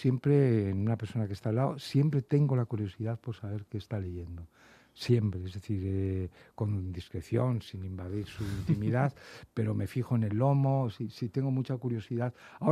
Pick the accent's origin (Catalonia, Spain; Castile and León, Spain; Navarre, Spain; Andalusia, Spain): Castile and León, Spain; Soy un gran partidario del cocido madrileño, pero también diré, por mi tierra, del cocido maragato.